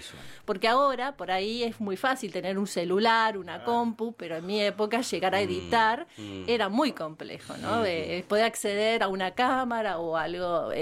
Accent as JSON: {"language": "Spanish", "town": "Pigüé", "region": "Buenos Aires Province", "country": "Argentina", "tie": "born or raised there", "said": "yo vengo de Pigüé, entonces en Pigüé tuve la posibilidad de trabajar desde muy chiquita en lo que eran radios FM en esa época."}